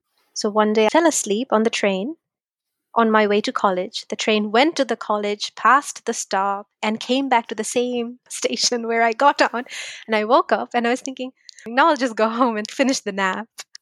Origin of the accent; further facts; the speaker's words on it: Bangladesh; English is a second language; now in United States; When I was a kid in Bangladesh, it's a Muslim majority country.